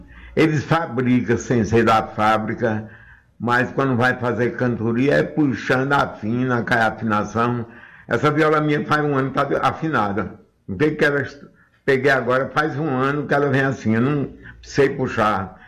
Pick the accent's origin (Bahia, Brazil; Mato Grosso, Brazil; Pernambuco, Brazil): Pernambuco, Brazil; Taquaritinga do Norte; Filho nordestino de um espírito bravo e forte, nascido e criado em Brejo, Taquaritinga do Norte, berço do meu nascimento, que lhe prezo até a morte. Um nordestino do Norte, do Pernambuco querido